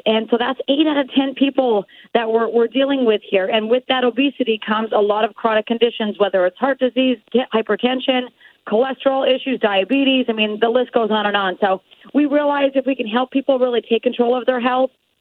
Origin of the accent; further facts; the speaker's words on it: North Dakota, United States; I'm from North Dakota. We're over in Minnesota visiting the college, and it is cold.